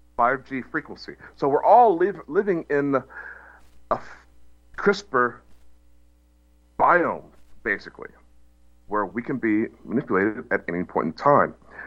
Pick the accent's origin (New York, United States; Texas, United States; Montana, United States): Texas, United States; moved away; I'm originally a Texan, born in Texas. I lived there for quite some time before moving out of the country.